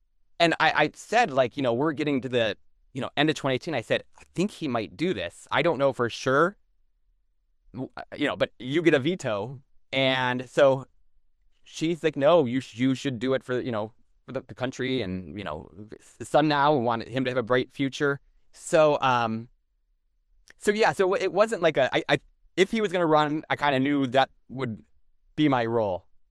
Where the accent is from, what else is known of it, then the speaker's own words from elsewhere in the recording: Midwest, United States; as a Midwesterner, Iowa is not my favorite primary state.